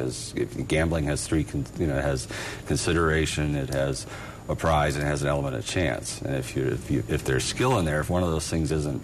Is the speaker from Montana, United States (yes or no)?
no; Denver, Colorado, United States; Well, it's interesting, and I'm originally from Denver, actually, and I'm licensed in Colorado